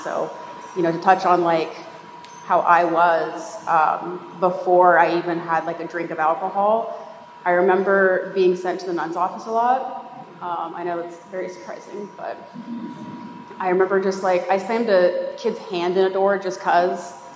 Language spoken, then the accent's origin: English; Phoenix, Arizona, United States; I grew up in Phoenix, Arizona with my family. My upbringing was like pretty normal, and then I turned like 5.